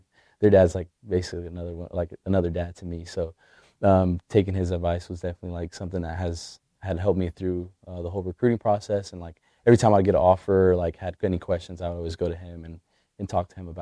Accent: Katy, Texas, United States; So I'm from Katy, Texas. I went to Katy High School.

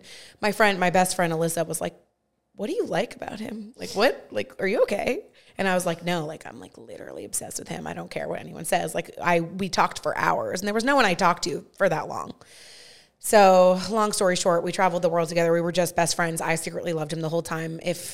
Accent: Framingham, Massachusetts, United States; I've never even been there, and I'm literally from Framingham, Massachusetts.

